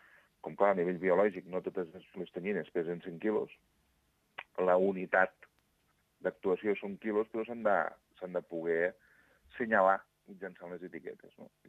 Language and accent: Catalan; La Ràpita, Catalonia, Spain; El meu poble, a la Ràpita, no és autoritzat per a descàrrega de la pesca de la tonyina roja